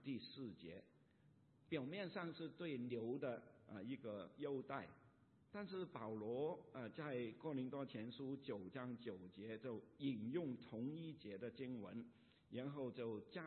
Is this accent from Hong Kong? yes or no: yes; Hong Kong; 我在香港长大，那香港人的口才也是很厉害